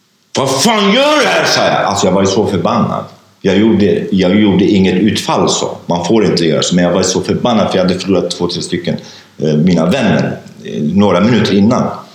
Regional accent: Sweden; Där jag kunde göra allt för att jag var doktor och jag kom från Sverige och så vidare.

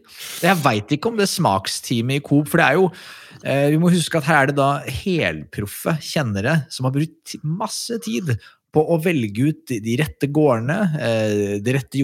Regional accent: Skedsmokorset, Akershus, Norway; Jeg vokste opp på Skedsmokorset

